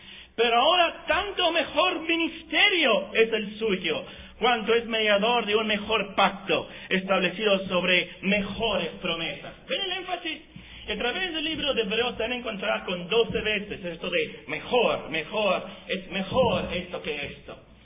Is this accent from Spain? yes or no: no; Mexico; No sé, como mexicano obviamente yo pienso